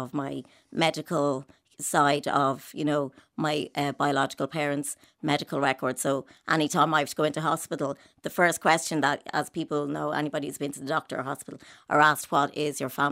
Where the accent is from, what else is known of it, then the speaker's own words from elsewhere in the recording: Dublin, Leinster, Ireland; born there; I was born in January 1974, way back then. I was actually born in St. Patrick's Children's Home, which was a Magdalene laundry.